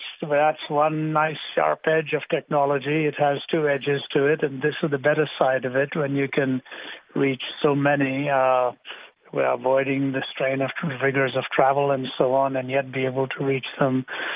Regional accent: Delhi, India; moved away as an adult; also born or lived in Chennai / Canada; I was born and raised in India. I was born in the southern city of Chennai, raised in the city of Delhi. And when I was 20, my father moved my older brother and me to Canada, where I lived for about 10 years.

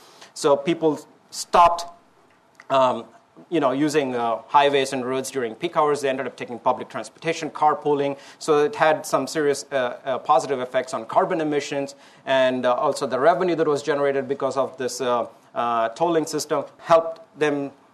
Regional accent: India; I'm from India and come from a country of deep traditions.

